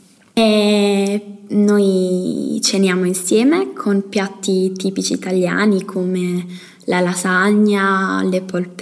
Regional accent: Castellana Grotte, Apulia, Italy; ho 17 anni e vengo da Castellana Grotte, un paese della Puglia, nel sud Italia. Noi italiani siamo molto religiosi, siamo principalmente cristiani cattolici

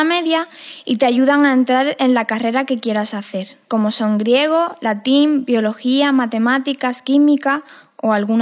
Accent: Andalusia, Spain; os voy a hablar sobre la selectividad en mi país. Se celebra a mediados de junio. En Andalucía se celebra siempre el mismo día, ya que las clases acaban en mayo.

